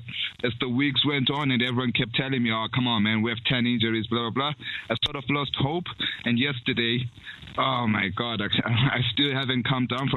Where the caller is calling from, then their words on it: South Africa; I'm calling in from South Africa, by the way.